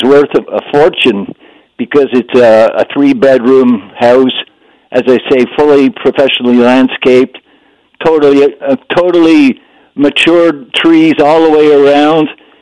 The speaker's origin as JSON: {"language": "English", "town": "Aylmer", "region": "Quebec", "country": "Canada", "said": "Look, I'm from Aylmer."}